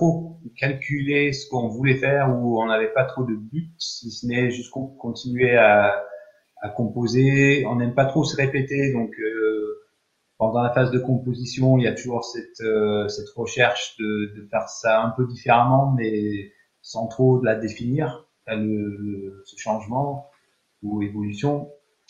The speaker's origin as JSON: {"language": "French", "country": "United Kingdom", "second_language": "French", "moved": "yes", "lives_now": "France", "said": "on est anglais à la base, même si ça fait très longtemps qu'on est en France"}